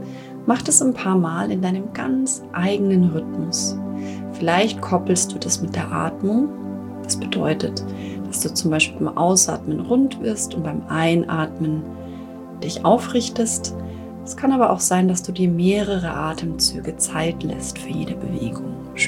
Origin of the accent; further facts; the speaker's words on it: Bavaria, Germany; In Bayern, wo ich herkomme